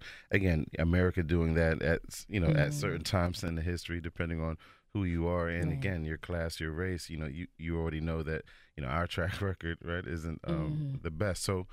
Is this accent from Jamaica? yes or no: yes; Jamaica; as a Jamaican